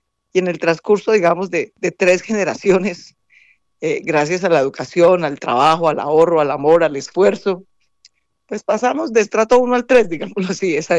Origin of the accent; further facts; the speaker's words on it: Bogotá, Bogotá Capital District, Colombia; born there; Yo nací en Bogotá, pero mis abuelos, tanto paternos como maternos, vienen de Cundinamarca. Mis abuelos maternos llegaron de UNE, Cundinamarca, y mis abuelos paternos en parte de Cundinamarca